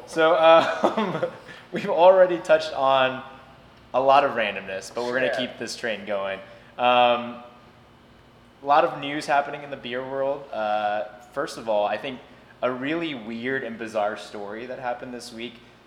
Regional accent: Kentucky, United States; because I'm from the South, but the same thing actually happened in my home state of Kentucky.

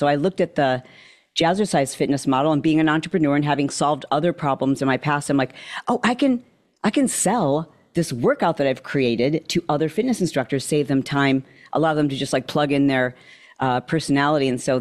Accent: Midwest, United States; And what I remember growing up in the Midwest is that all of the other women in my extended family were overweight

